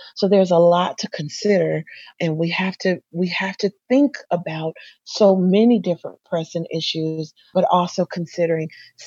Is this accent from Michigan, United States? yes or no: yes; Covert, Michigan, United States; And so growing up in Covert, I had an opportunity to engage who I was and engage my culture in a learning setting.